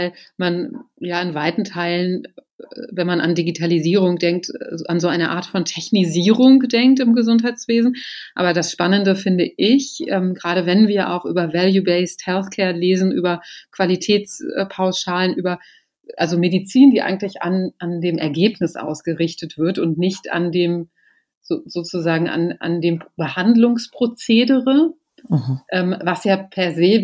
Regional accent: Göttingen, Lower Saxony, Germany; ich komme aus Göttingen

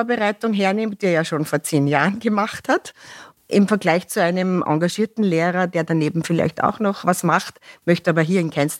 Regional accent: Ottenschlag, Lower Austria, Austria; also born or lived in Vienna; ich komme aus dem wunderschönen Waldviertel ursprünglich, aus Ottenschlag. Mhm. Habe dann in Wien studiert, Theologie und Ernährungswissenschaften.

